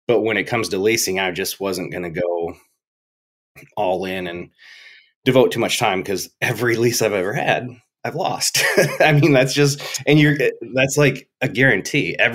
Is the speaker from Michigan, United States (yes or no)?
yes; Michigan, United States; And growing up in Michigan, I had, you know, properties that essentially were like mine, even though they weren't.